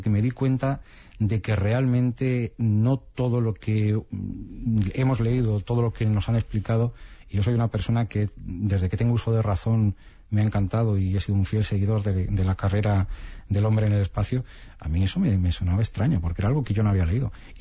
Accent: Balearic Islands, Spain; born there; also born or lived in Benidorm; En Mallorca, en el barrio del Borne.

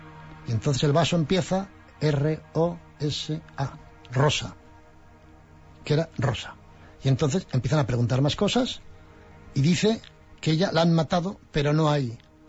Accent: Navarre, Spain; en mi tierra, precisamente en Navarra

